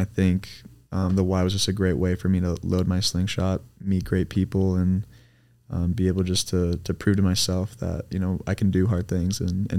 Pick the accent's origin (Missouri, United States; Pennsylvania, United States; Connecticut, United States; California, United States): California, United States; Los Angeles; moved away as an adult; now in Utah, United States; You grew up in Los Angeles, so a California boy at heart, and initially just came out to Utah really for school.